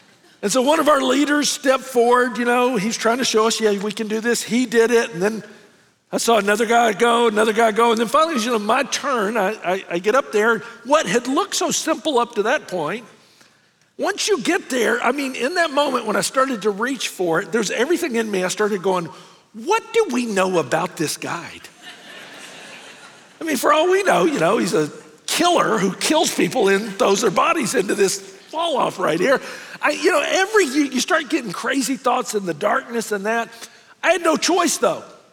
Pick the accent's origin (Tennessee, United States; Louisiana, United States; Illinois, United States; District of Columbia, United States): Tennessee, United States; Memphis; I grew up in Memphis, Tennessee, our church group took some of the guys of the group